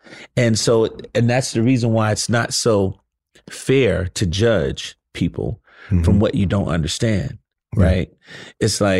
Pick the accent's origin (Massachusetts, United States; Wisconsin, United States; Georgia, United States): Georgia, United States; Atlanta; So and I'm from Atlanta. Like, I'm a real ATLian too, right?